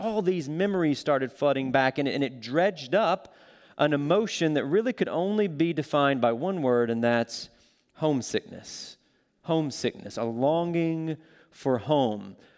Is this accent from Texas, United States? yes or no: no; North Carolina, United States; So I grew up in North Carolina, and back in February of this year, my family and I actually were down there to participate in a memorial service for my brother.